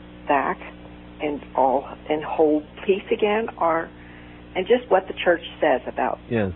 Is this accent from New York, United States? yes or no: no; Kentucky, United States; I'm from Kentucky.